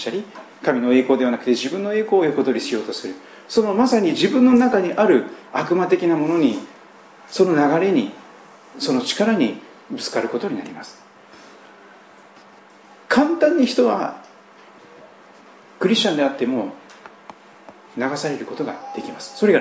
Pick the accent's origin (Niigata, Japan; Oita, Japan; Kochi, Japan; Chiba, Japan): Kochi, Japan; 私の住んでいた生まれ育った四国の高知県というところは非常に海が綺麗で、川も綺麗です。